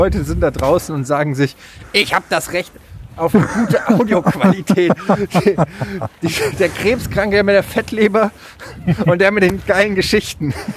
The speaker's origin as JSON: {"language": "German", "town": "Frankfurt", "region": "Hesse", "country": "Germany", "said": "Als Frankfurter hat man das eh schon immer so"}